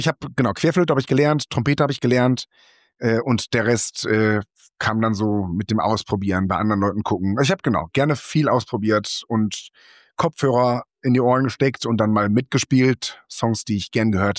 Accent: Frasselt, North Rhine-Westphalia, Germany; im Spielmannszug in Frasselt damals, in meinem Dörfchen, wo ich groß geworden bin.

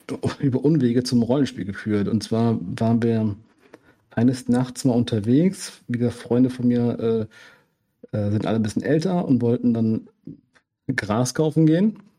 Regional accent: Remscheid, North Rhine-Westphalia, Germany; now in Heidelberg, Germany; Arbeite an einem Biotechnologieunternehmen in Heidelberg, komme ursprünglich aus Remscheid, aus dem Bergischen Land, bin irgendwann nach München fürs Studium gezogen und dann bin ich meiner jetzigen Frau hinterhergezogen in die Kurpfalz

